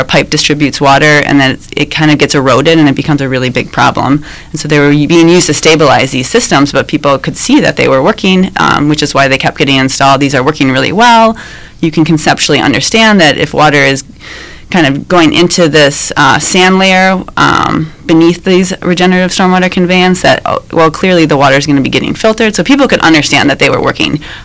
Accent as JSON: {"language": "English", "region": "Wisconsin", "country": "United States", "said": "I moved back to Milwaukee. I'm from originally from Wisconsin"}